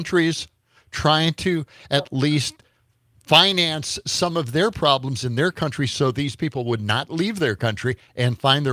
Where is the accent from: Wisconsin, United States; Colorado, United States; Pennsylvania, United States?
Wisconsin, United States; Milwaukee; moved away as an adult; And I grew up in Milwaukee, and I was there for my first 30 years, and I know Milwaukee like the back of my hand.